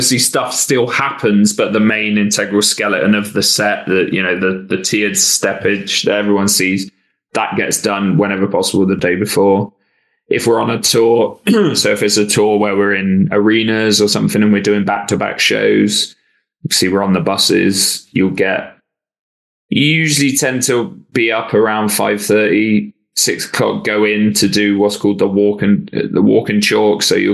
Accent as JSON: {"language": "English", "town": "Bristol", "region": "South West England", "country": "United Kingdom", "tie": "born or raised there", "said": "I grew up in Bristol, hometown."}